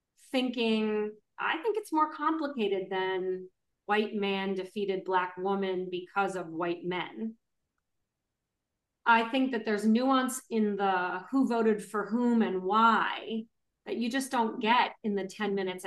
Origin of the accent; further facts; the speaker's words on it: Canton, Ohio, United States; my exposure to people across race and class is different than my high school friends who never left my hometown in Canton, Ohio.